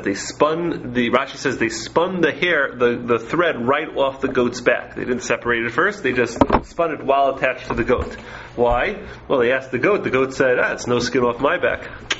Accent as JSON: {"language": "English", "town": "New York City", "region": "New York", "country": "United States", "tie": "born or raised there", "said": "When I grew up in Hillcrest, I actually was the last remaining farm in New York City. Was near my house. I don't think it exists anymore."}